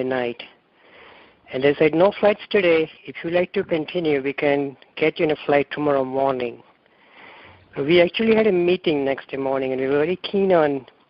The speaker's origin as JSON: {"language": "English", "country": "United States", "said": "I'm Indian-American."}